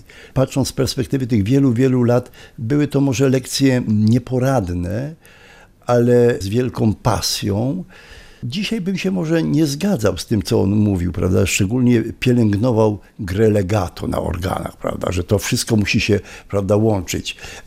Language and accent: Polish; Sosnowiec, Silesian Voivodeship, Poland; No, wszystko się zaczęło w Sosnowcu, bo to jest moje rodzinne miasto. No, gdzie się urodziłem, gdzie chodziłem do szkoły muzycznej. Ja właśnie mieszkałem tam 30 lat.